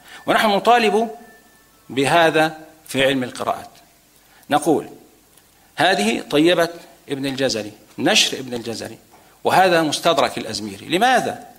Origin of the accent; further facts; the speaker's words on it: Egypt; في المعاهد الأزهرية عندنا في مصر